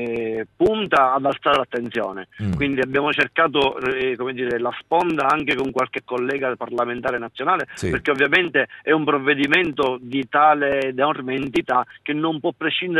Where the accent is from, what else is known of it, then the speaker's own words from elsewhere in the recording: Sicily, Italy; da siciliano che da decenni viene vessato e abbandonato dallo Stato nazionale